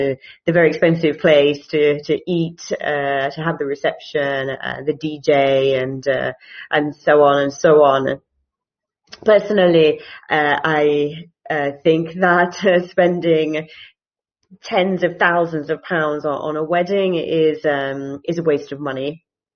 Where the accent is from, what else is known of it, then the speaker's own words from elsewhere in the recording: England, United Kingdom; and I'm from England.